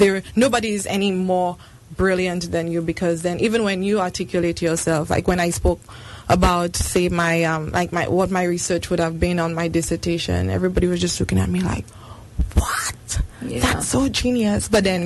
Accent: St. Lucia; It was, I mean, you come there thinking, okay, I'm from St. Lucia, this small island thing.

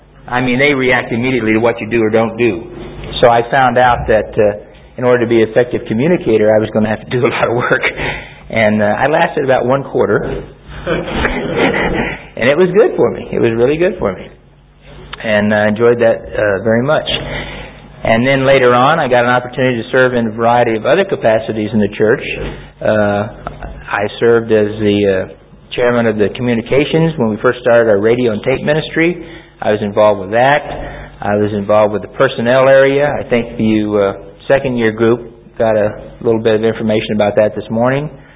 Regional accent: Denver, Colorado, United States; now in California, United States; because I'd only been in California for less than a year, and I came from Denver, Colorado, and I didn't know anybody.

